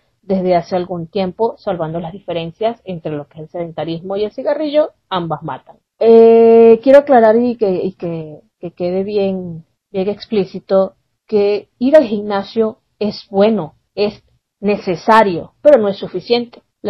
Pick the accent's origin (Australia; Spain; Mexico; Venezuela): Venezuela; Soy venezolana